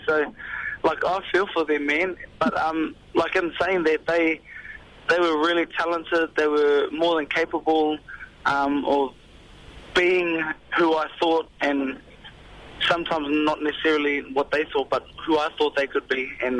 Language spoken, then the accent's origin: English; New Zealand; also born or lived in Melbourne; I'm a New Zealand, I'm a Kiwi Aussie. So, you know, I've got both my passports, I'm a dual citizen. I was born in Melbourne, but, you know, brought up in New Zealand.